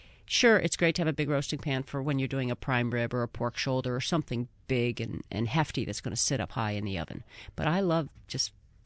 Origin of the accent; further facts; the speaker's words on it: Northeast, United States; I mean, I'm from the Northeast, and we roast because the oven heats up our home, too.